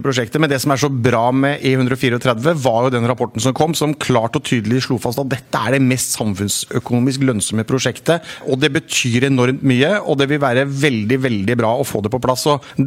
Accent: Telemark, Norway; Men jeg som telemarking

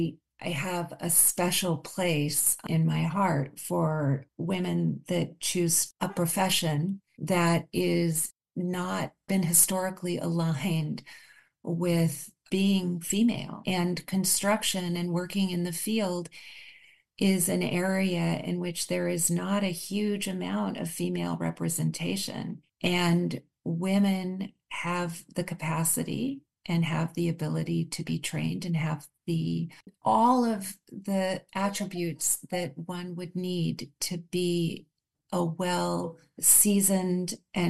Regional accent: Oakland, California, United States; born there; I want San Francisco and the Bay Area, where I was born in Oakland, to be a better place.

